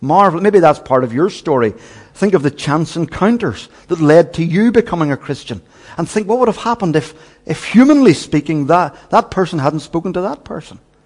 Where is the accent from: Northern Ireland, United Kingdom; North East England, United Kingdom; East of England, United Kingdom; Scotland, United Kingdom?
Northern Ireland, United Kingdom; Belfast; born there; she was born in Chicago, and I was born in Belfast, and yet God caused our paths to intersect in Letterkenny